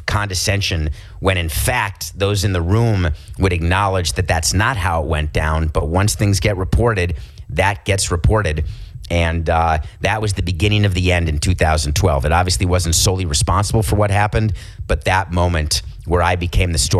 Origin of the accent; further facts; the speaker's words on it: Milwaukee, Wisconsin, United States; born there; I was born in Milwaukee, Wisconsin.